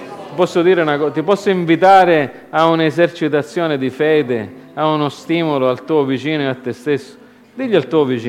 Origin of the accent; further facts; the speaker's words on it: Reggio Calabria, Calabria, Italy; noi che siamo calabresi, reggini, e la cultura di questi tempi, di questi luoghi